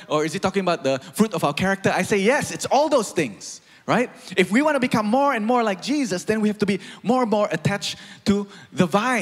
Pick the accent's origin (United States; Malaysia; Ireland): Malaysia; before I am Malaysian, before I am a pastor